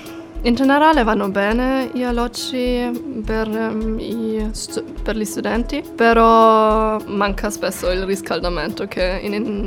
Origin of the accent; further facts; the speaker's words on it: Innsbruck, Tyrol, Austria; now in Cagliari, Italy; Vengo da Innsbruck, che è in Austria.